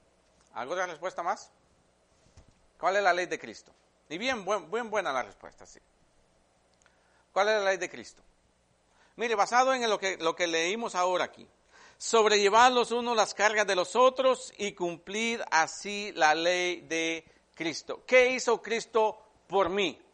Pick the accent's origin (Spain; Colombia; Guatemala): Guatemala; No lo he visto acá en este país, pero lo vi mucho en mi país, en Guatemala.